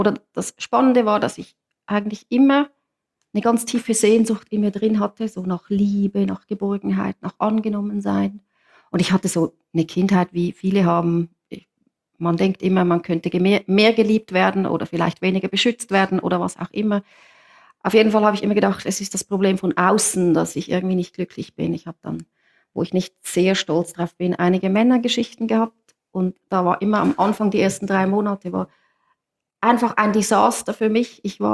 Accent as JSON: {"language": "German", "region": "Zurich", "country": "Switzerland", "tie": "born or raised there", "said": "ich bin in der Nähe oder in Zürich aufgewachsen. Ich habe einen Bruder, der ist älter wie ich. Ich bin so mehr oder weniger katholisch aufgewachsen."}